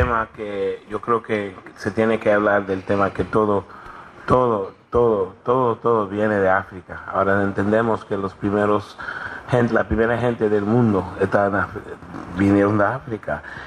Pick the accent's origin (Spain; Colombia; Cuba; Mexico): Cuba; todo el mundo estaba gritando porque somos cubanos